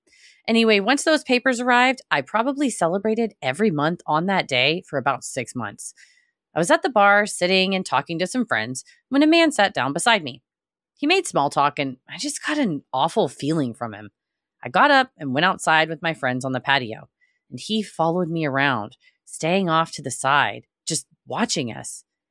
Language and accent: English; Newport News, Virginia, United States; also born or lived in Hawaii; He was at CNU, the college in my hometown, in Newport News, Virginia. I was just back home from living with my ex-husband in Hawaii